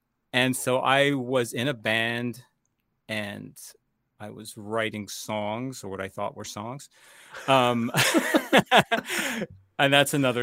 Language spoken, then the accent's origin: English; Canada; also born or lived in United States; I started in Canada. I'm Canadian and American